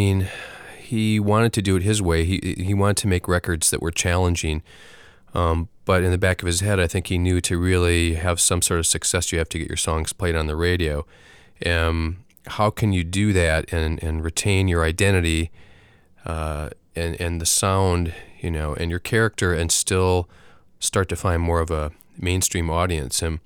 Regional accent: Viroqua, Wisconsin, United States; I grew up in Viroqua, Wisconsin, and my mom was a music teacher

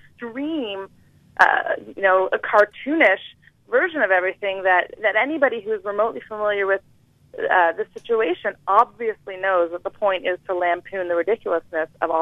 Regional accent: Canada; I'm a Canadian.

